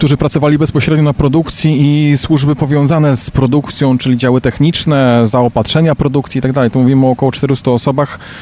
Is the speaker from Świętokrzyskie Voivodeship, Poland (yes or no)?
no; Skórcz, Pomeranian Voivodeship, Poland; Zgadza się, ja również pochodzę ze Skurcza.